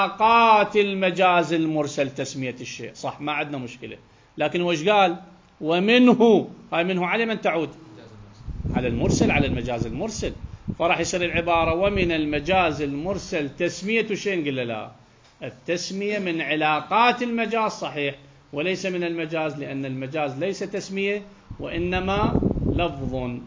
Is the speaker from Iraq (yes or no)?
yes; Iraq